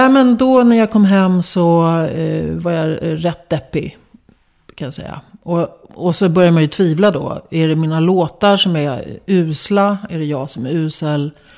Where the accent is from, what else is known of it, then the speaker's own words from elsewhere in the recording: Västerbotten County, Sweden; now in Stockholm, Sweden; Johannes på Hagagatan i Stockholm, som är en västerbottning precis som jag.